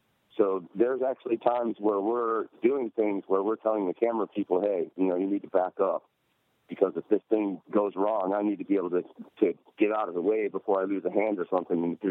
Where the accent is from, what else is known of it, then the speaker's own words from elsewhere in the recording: Detroit, Michigan, United States; moved away; I didn't know there was that much grass in the world until I moved from Detroit to Louisiana.